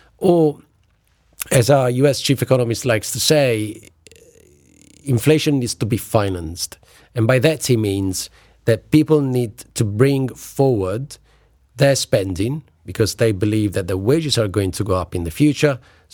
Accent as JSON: {"language": "English", "country": "Italy", "tie": "born or raised there", "said": "So my home country, Italy, is of course the one that stands out the most."}